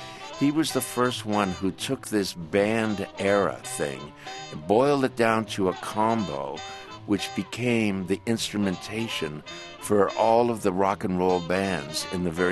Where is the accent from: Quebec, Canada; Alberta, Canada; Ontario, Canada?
Ontario, Canada; Toronto; I grew up in Toronto, and he was playing on one of those Alan Freed rock and roll shows back then.